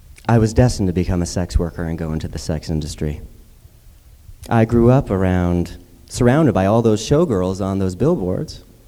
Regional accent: Las Vegas, Nevada, United States; also born or lived in Utah; I was born a Mormon in Utah, but I grew up in Las Vegas, the armpit of capitalism.

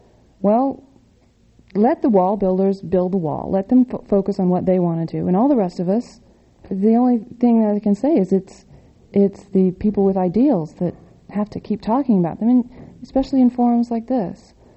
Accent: California, United States; Well, I grew up in California

